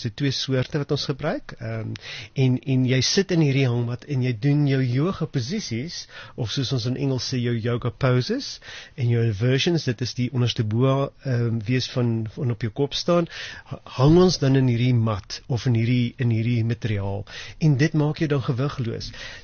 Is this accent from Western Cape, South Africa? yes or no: no; Ventersburg, Free State, South Africa; ek het in die Vrystaat groot geword Ventersburg